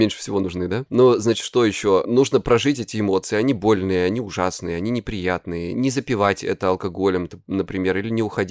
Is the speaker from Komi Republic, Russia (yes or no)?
no; Krasnodar Krai, Russia; мне 37 лет, я психолог, я мужик, я лысый и я с Кубани.